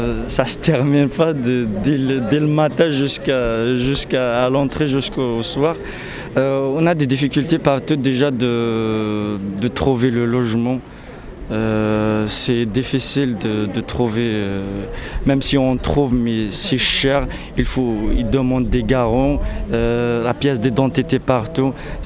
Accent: Algeria; now in Lille, France; 26 ans, je suis étudiant en troisième année économie-gestion à Lille 1. Je suis en France, ça fait 3 ans, et la nationalité, je suis algérienne.

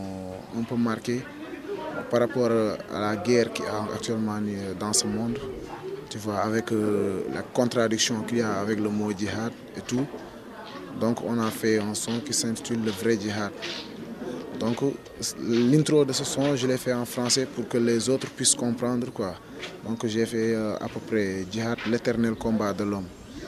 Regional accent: Senegal; je suis sénégalais, j'ai 23 ans, artiste, rappeur, slameur en même temps.

